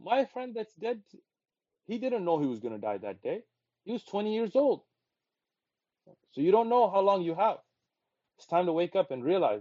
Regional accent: San Diego, California, United States; Even though ethnically, yes, I was from Pashtun, from Pakistan, but I grew up in San Diego, and I had no Muslim friends.

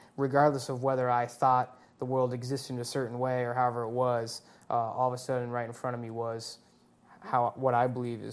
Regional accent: North Andover, Massachusetts, United States; I grew up in Massachusetts, went to high school in North Andover, Mass. Ended up at Colorado State University.

